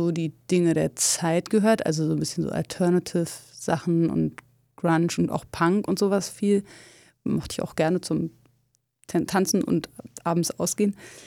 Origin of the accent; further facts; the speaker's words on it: Berlin, Germany; Ja, ich bin ja in Berlin geboren und aufgewachsen